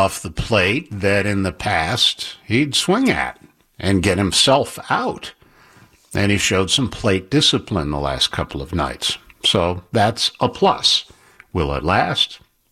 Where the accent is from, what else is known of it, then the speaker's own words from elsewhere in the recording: Syracuse, New York, United States; I don't know if Syracuse. I mean, it's my hometown where I was born, but it's not exactly the most wonderful place on the face of the earth.